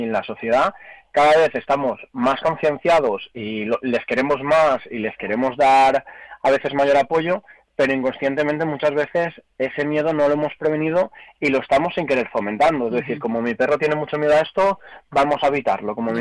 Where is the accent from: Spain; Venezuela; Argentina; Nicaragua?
Spain; Valencia, Valencian Community; yo soy de Valencia, ¿no?